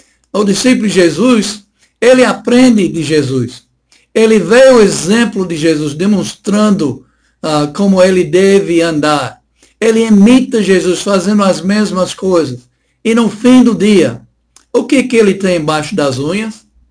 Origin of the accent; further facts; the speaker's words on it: Tennessee, United States; Portuguese is a second language; moved away; Sou americano de nascimento, mas brasileiro e nordestino de coração. Mas lembrando quando eu era criança, algumas experiências que eu passei, as crianças americanas lá no meu estado de Tennessee